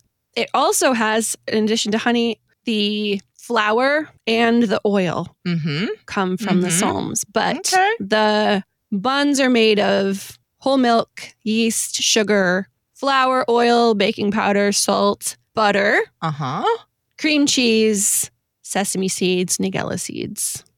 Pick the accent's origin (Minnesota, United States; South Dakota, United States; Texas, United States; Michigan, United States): Michigan, United States; I grew up in Michigan, which is very heavily Middle Eastern Arab population.